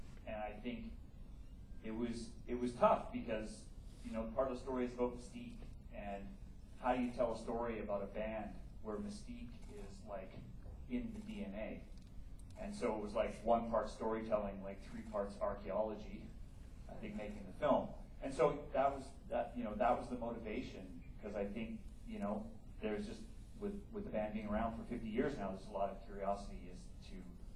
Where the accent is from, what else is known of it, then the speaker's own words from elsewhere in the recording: Canada; I was 9 years old, and I'm Canadian